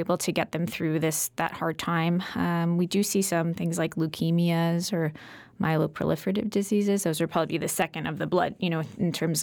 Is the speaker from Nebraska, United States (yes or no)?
no; Connecticut, United States; also born or lived in New York City; I was living in New York City for a few years. I grew up in Connecticut, though, so this is my home.